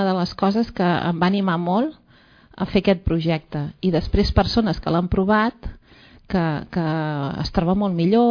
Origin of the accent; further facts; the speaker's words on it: Valls, Catalonia, Spain; com que soc de Valls i estimo molt Valls